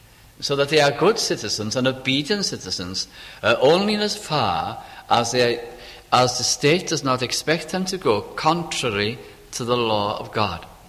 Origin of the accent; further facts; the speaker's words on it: North West England, United Kingdom; my hometown in Lancashire